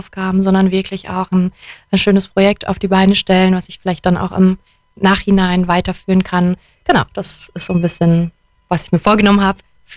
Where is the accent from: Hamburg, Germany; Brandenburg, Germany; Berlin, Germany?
Berlin, Germany; moved away as an adult; Ja, ich bin ja ursprünglich aus Berlin und hier vor 6 Jahren hergezogen.